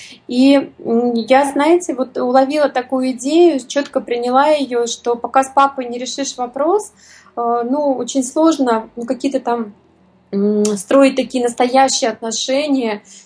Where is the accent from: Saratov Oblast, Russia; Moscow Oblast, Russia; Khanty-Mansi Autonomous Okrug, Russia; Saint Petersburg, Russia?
Moscow Oblast, Russia; Вот я росла в Подмосковье и в военном городке